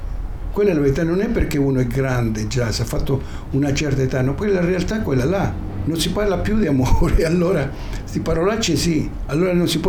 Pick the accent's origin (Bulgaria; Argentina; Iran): Argentina; Buenos Aires; Dell'Argentina, Buenos Aires.